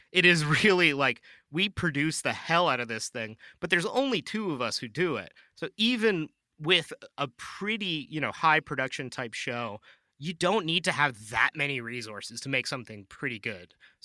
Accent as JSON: {"language": "English", "town": "Vancouver", "region": "British Columbia", "country": "Canada", "tie": "born or raised there", "said": "It's a podcast called Crackdown, and it's based out of my hometown of Vancouver."}